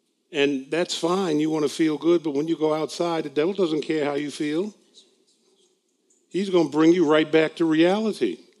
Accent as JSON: {"language": "English", "region": "New York", "country": "United States", "lives_now": "Pennsylvania, United States", "said": "I know I'm in Pennsylvania, but I'm a New Yorker."}